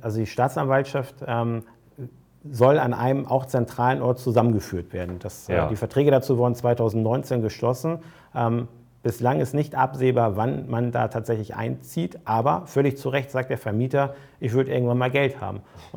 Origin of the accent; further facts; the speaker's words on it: Hamburg, Germany; Also ich finde natürlich die Hamburger Fälle als Hamburger ganz interessant